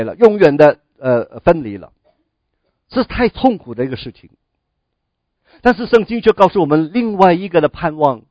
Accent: China; 特别我们中国人的观念，人死如灯灭

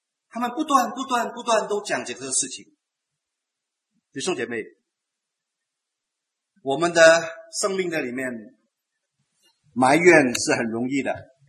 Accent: China; 那平常的日子呢，我们中国人很少会对我们的家人说一句我爱你的。

